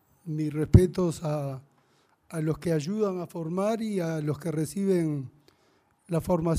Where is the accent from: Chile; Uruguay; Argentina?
Uruguay; Así que todo lo que sea en esta dirección nos enorgullece como uruguayos.